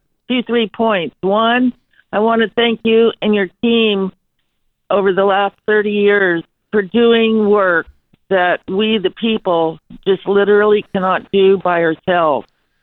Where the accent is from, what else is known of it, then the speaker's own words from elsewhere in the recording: California, United States; because I'm from Northern Cal